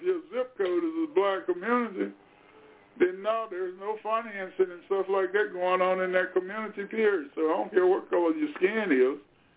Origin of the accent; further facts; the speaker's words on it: Anacostia, District of Columbia, United States; So like you said, I was raised in Anacostia. I went to Anacostia in 1960, around 1963.